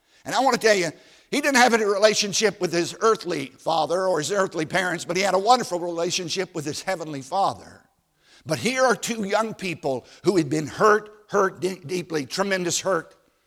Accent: Virginia, United States; I grew up in Southside, Virginia. I think I told you that, on a tobacco farm. We lived a half a mile off a secondary road.

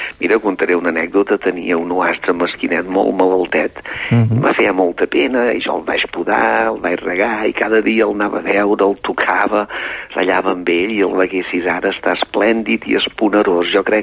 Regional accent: Balearic Islands, Spain; Jo som un mallorquí d'acord també.

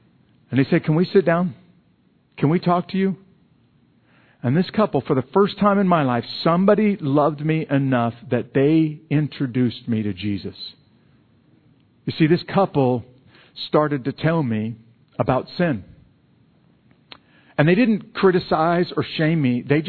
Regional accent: Fort Benning, Georgia, United States; And it happens in my hometown in Fort Benning, Georgia.

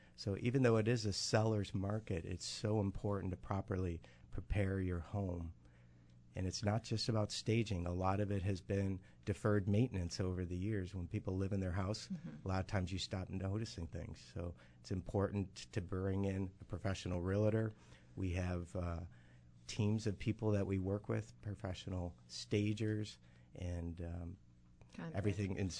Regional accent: New York, United States; now in North Towns, United States; I grew up in the South Towns, and I currently live in the North Towns. So anywhere from, East Aurora, Orchard Park, all the way to Niagara County.

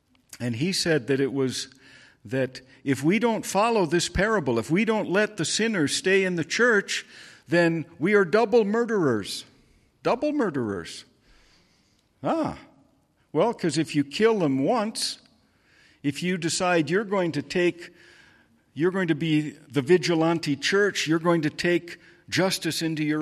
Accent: United States; some of you can hear that I was raised in the United States from my accent.

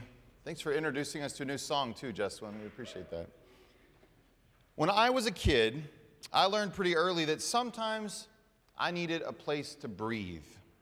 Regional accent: the South, United States; I grew up in the South.

